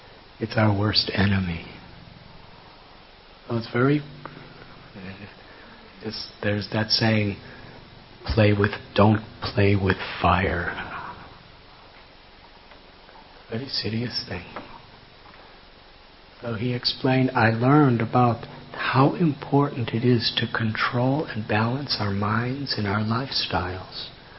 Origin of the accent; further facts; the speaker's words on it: Chicago, Illinois, United States; I'm from Chicago.